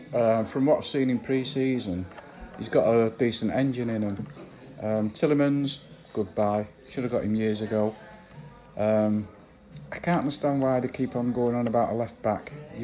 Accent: Failsworth, North West England, United Kingdom; I grew up in Failsworth

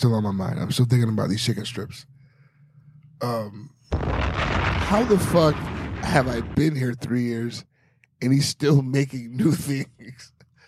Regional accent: Miami, Florida, United States; My favorite team is anything from Miami. I'm from Miami, so I like the Miami Hurricanes.

